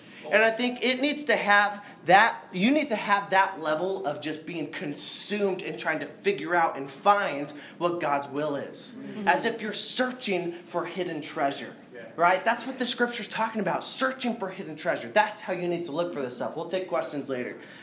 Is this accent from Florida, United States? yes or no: no; New York, United States; I am from New York, and so I have the mentality of I'm going to get what I want, and nobody's going to stop me